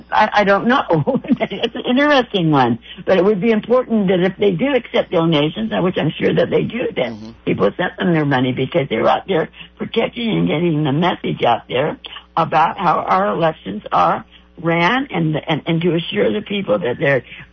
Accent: California, United States; I have a cousin that I grew up with in California, and she lived in L.A. and moved there about maybe 20, 30 years ago.

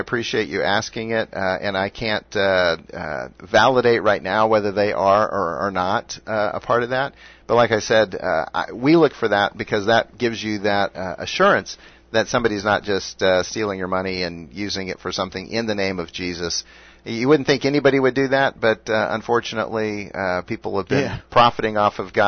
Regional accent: United States; as an American who loves this country

